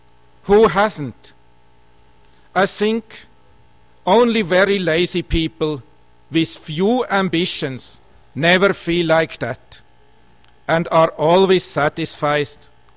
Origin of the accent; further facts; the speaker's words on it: Germany; first language German; English is a second language; In Germany, my mother tongue, spirit is the same word as mind, thoughts.